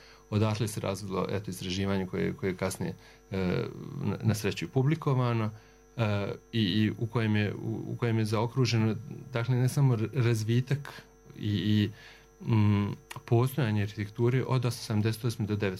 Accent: Banja Luka, Republika Srpska, Bosnia & Herzegovina; Banja Luka moj rodni grad

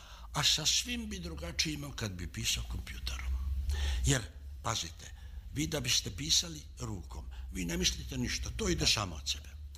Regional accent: Morović, Vojvodina, Serbia; vratio se svoje kući u Moroviću Srem

